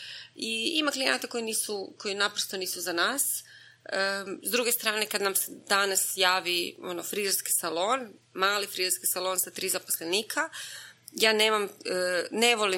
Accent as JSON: {"language": "Croatian", "town": "Bjelovar", "region": "Bjelovar-Bilogora County", "country": "Croatia", "said": "Evo, ja sam iz Bjelovara."}